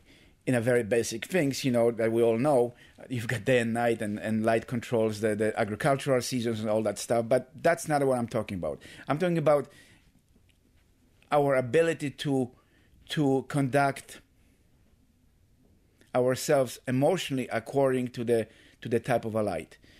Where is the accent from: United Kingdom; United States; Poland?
Poland; moved away as an adult; I grew up in Poland. My first 20 years I spent there. So my aesthetics, my ideology, my knowledge of the world were shaped by my first 20 years of my life in Poland.